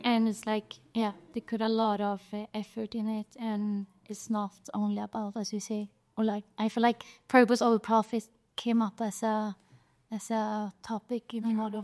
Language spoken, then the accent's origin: English; Sweden; And I'm from Sweden.